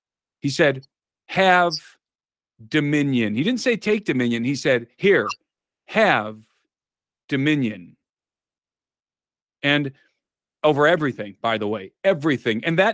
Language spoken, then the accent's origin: English; United States; Because even though I'm an American from the United States, if I go to Iran and break their laws